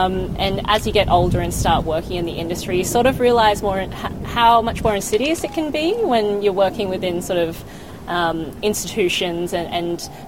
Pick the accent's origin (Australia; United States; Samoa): Australia; I never really had that sort of representation growing up in Australia.